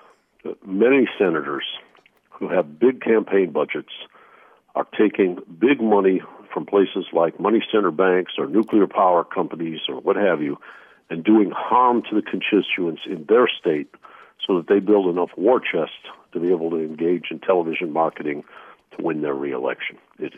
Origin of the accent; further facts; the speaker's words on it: Michigan, United States; I grew up in Michigan.